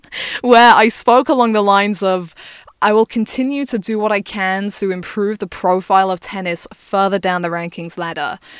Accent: England, United Kingdom; but I am born and bred English, for what it's worth.

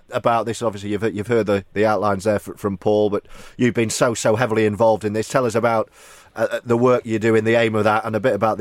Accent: Leeds, Yorkshire and the Humber, United Kingdom; I'm from Leeds.

